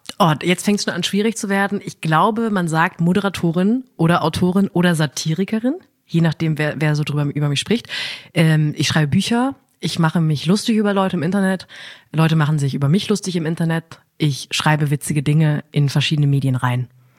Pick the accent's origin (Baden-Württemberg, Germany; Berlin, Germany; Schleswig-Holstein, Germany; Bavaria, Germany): Baden-Württemberg, Germany; Ettenheim-Münchweier; ich bin auch in Ettenheim-Münchweier groß geworden. Das heißt, ich bin nicht mehr in der Stadt groß geworden, sondern ich musste dann nochmal 3 Kilometer Feldweg fahren, um zum ersten Supermarkt zu kommen.